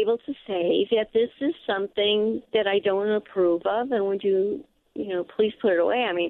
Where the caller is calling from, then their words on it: Lake Villa, Illinois, United States; I'm in Lake Villa.